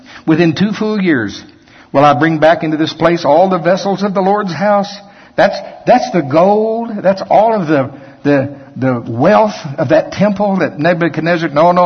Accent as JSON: {"language": "English", "country": "United States", "said": "Give me a break, I'm from Pottawatomie County."}